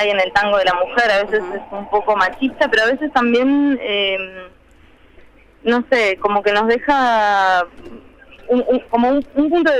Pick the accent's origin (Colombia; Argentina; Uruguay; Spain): Uruguay; yo creo que analizando la música también podemos encontrarnos como uruguayos, ¿no?